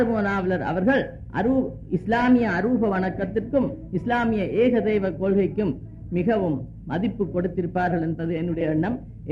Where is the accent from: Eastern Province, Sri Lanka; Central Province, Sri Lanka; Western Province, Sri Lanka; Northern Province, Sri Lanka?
Northern Province, Sri Lanka; Jaffna; நான் வண்ணார் பண்ணையைச் சேர்ந்தவன், நான் இப்பொழுதும் யாழ்ப்பாணத்தைச் சேர்ந்தவன்